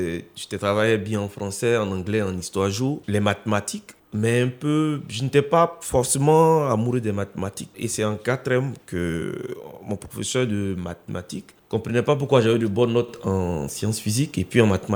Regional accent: Bondoukou, Zanzan, Côte d’Ivoire; also born or lived in Yamoussoukro / Morophée; Donc, j'ai grandi à Morophée, ma tendre enfance à Morophée, avant que mes parents n'aménagent à Bondoukou, dans le nord-est de la Côte d'Ivoire, pardon. Et j'ai fait tout mon parcours là-bas jusqu'au bac.

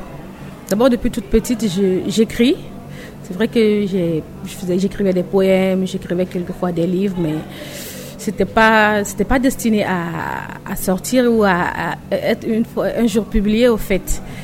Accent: Guinea; also born or lived in Daloa, Ivory Coast / Morocco; Je suis ivoirienne, je suis née à Daloa, mais j'ai grandi en Guinée-Conakry. J'ai étudié au Maroc, je me suis faite réparer au Sénégal.

